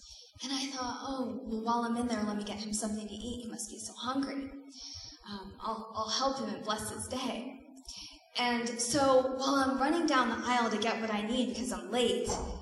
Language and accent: English; New York, United States; I'm a New Yorker, so we never just say anything.